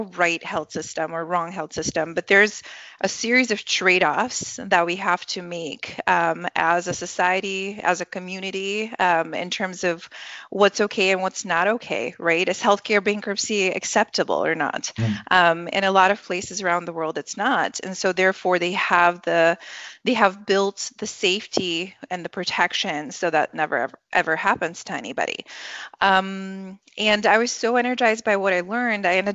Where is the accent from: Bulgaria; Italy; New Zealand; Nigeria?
Bulgaria; English is a second language; now in United States; I was born and raised in Bulgaria. I grew up in Eastern Europe. And then my family and I went through the immigration journey and moved to the US over 20 years ago now.